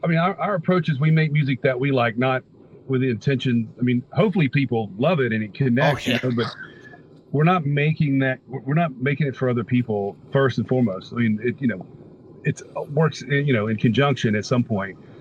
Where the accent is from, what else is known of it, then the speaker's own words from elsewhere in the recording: the South, United States; I'm from the South.